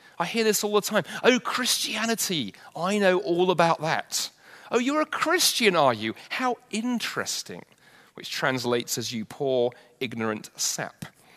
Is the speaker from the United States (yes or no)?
no; England, United Kingdom; I thought, you know what, being English, I'm negative.